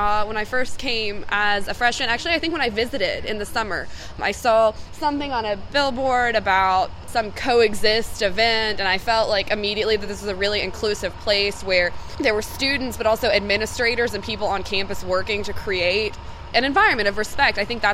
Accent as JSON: {"language": "English", "town": "Bluefield", "region": "West Virginia", "country": "United States", "said": "I'm an undergraduate student at Shepherd University. I study biochemistry, and I'm from Bluefield."}